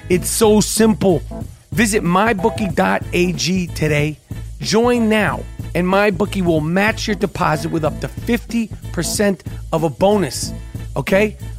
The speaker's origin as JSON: {"language": "English", "town": "New York City", "region": "New York", "country": "United States", "tie": "born or raised there", "said": "I grew up in New York City, man."}